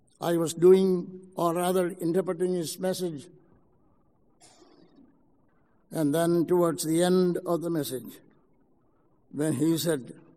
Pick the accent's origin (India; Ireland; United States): India; Kerala; English is a second language; He came to my home state of Kerala.